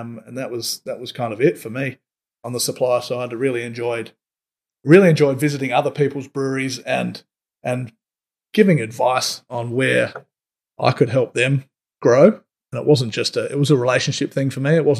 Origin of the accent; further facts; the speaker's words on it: Adelaide, South Australia, Australia; moved away as an adult; now in Sydney, Australia; I grew up in Adelaide